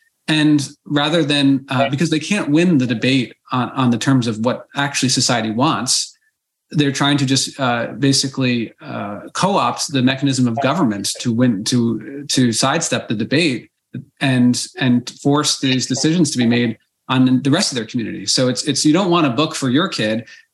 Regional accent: Basking Ridge, New Jersey, United States; My hometown, growing up at Basking Ridge, New Jersey, recently made the Washington Post, and it was somewhat embarrassing to see that.

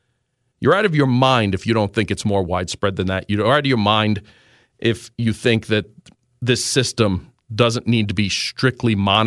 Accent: New York City, New York, United States; Growing up, born and raised in New York City, when there used to be just the food stamps, it was wide practice, open in the streets.

